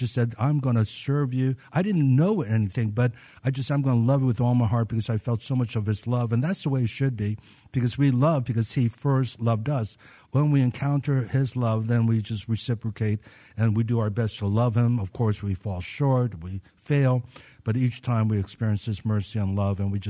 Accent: Washington, District of Columbia, United States; also born or lived in Maryland; And, of course, I grew up in Washington, D.C. My dad was the pastor at the National Baptist Memorial Church right on 16th Street. We lived in Maryland, but his building was in Washington, D.C.

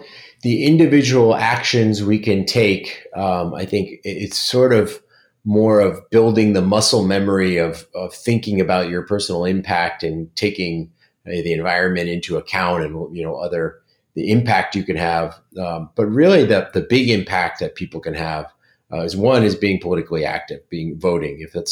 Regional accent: Florida, United States; also born or lived in Massachusetts; my brother and I grew up in South Florida and we spent a lot of time outside in the swamps. And then we moved to Massachusetts as we got a little bit older

